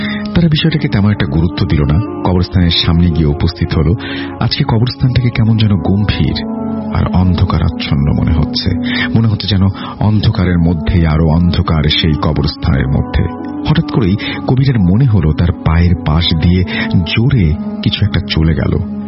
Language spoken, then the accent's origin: Bangla; Tangail, Dhaka Division, Bangladesh; আমাদের বাড়ি হচ্ছে টাঙ্গাইল জেলার কোনো একটি গ্রামে, সঙ্গত কারণে গ্রামের নামটি বলতে পারছি না। আমাদের গ্রামটি খুবই প্রত্যন্ত একটি এলাকায় যেখানে এখনো বিদ্যুৎ পৌঁছায়নি।